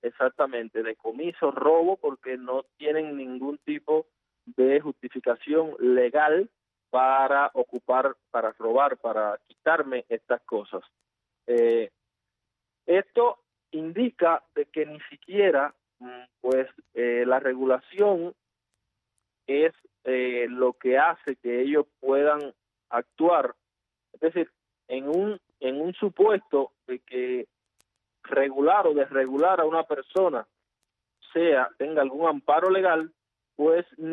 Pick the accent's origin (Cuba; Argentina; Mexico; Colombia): Cuba